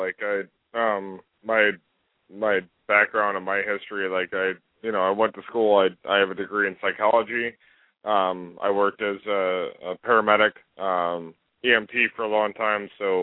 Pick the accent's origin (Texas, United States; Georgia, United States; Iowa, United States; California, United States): Texas, United States; Houston; and I'm a Houston boy. I grew up in Texas.